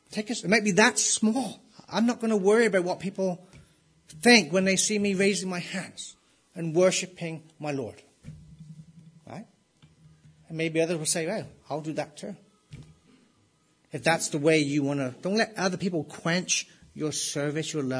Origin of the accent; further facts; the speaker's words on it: England, United Kingdom; I'm just English, I can't. I'm like white and English, I can't move very good.